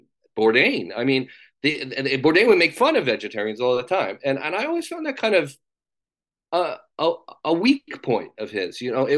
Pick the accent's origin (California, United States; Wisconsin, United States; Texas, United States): California, United States; Pasadena; also born or lived in Laguna Beach; I grew up basically in Pasadena, which is where Julia Child was from. We are food lovers in Pasadena, pie and burger, et cetera. But I spent my summers in Laguna Beach.